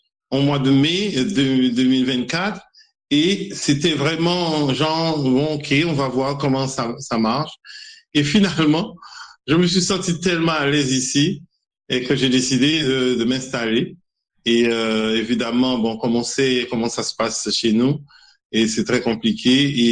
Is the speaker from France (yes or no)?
no; Haiti; born there; moi je suis pas africain, c'est vrai, je suis né en Haïti